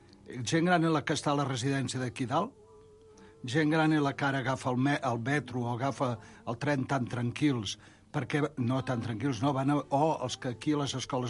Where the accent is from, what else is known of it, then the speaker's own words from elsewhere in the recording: Barcelona, Catalonia, Spain; visco a Sants de tota la meva vida